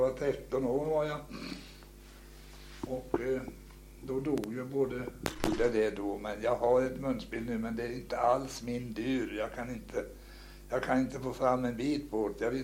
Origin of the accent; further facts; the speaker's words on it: Småland, Sweden; Ja, jag är smålänning så jag är född.